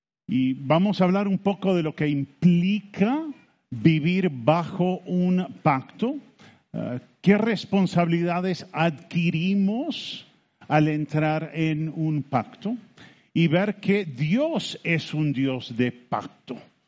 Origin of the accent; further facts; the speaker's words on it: Uruguay; now in Bogotá, Colombia; Yo soy uruguayo, descendiente de norteamericanos. Y llevamos 30 años viviendo en Bogotá.